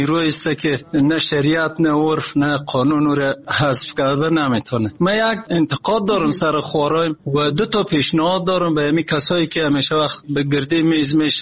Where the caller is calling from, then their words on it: Afghanistan; شخص از افغانستان هستم.